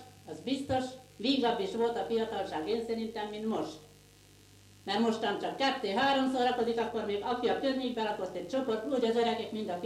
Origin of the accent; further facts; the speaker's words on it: Csatár, Zala, Hungary; born there; Csatrán születtem 1922. március 26